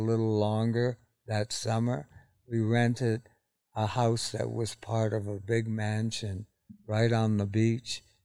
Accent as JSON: {"language": "English", "town": "Montreal", "region": "Quebec", "country": "Canada", "tie": "born there", "said": "I was born in Montreal."}